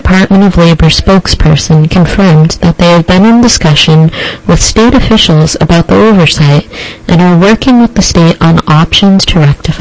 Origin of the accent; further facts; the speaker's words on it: Boston, Massachusetts, United States; accent: Boston; Excuse me, my Boston accent is coming through.